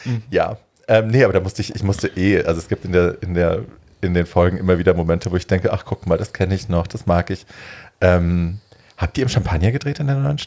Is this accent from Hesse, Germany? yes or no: yes; Hofheim, Hesse, Germany; Ich komme aus Hofheim.